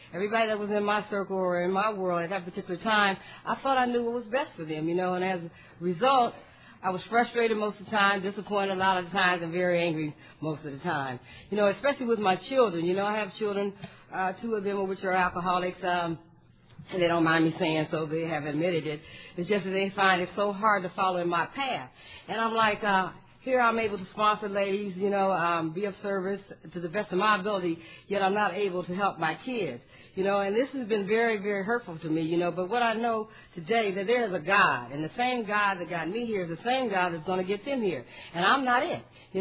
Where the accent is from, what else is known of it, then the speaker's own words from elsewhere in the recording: Columbus, Ohio, United States; from Columbus, Ohio, and very glad to be a part of this.